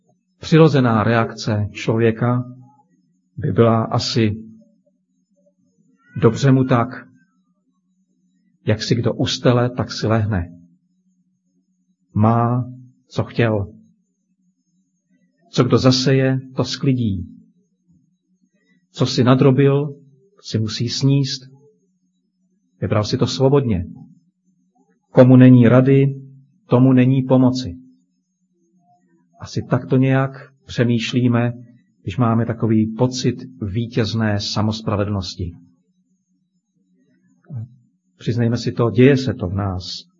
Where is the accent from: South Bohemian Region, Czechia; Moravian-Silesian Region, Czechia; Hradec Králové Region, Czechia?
Moravian-Silesian Region, Czechia; Pocházím z Těšínska, to víte